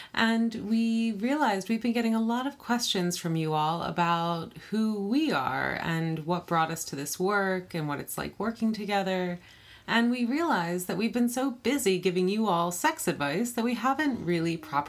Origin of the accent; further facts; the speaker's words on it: Philadelphia, Pennsylvania, United States; I grew up in Philadelphia with two sisters and a single mom, so we were this little pack of women.